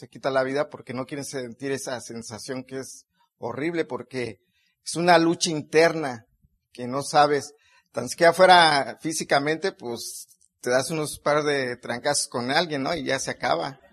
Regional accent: Mexico City, Mexico; Sonia y yo somos de la Ciudad de México, de la Distrito Federal.

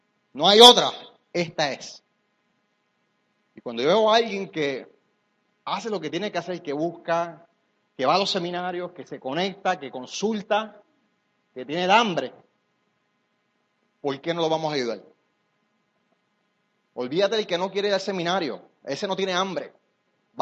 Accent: Puerto Rico; Nosotros somos un tipo de puertorriqueño diferente. Somos diferentes puertorriqueños

